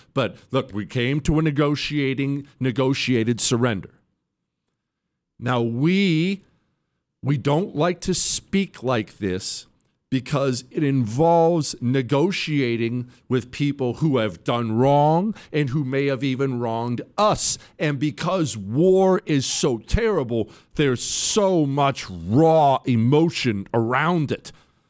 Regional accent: United States; I'm an American. And as an American, the only thing I will accept is unconditional surrender.

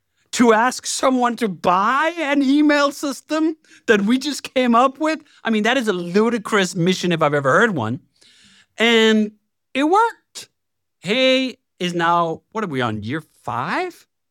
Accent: Denmark; I grew up in Denmark, working class, where I did have occasionally, like, it's near the end of the month, there's no more money.

